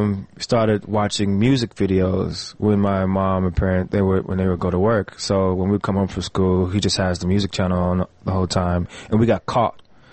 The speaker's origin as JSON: {"language": "English", "region": "North Carolina", "country": "United States", "tie": "born or raised there", "also_born_or_lived": "Texas / Alaska / Tulsa", "lives_now": "Los Angeles, United States", "said": "Military kid. Mm-hmm. My dad was in the military, so I was born in Texas. We traveled from Alaska to Tulsa to North Carolina. That's where I was pretty much bred, in North Carolina, raised there."}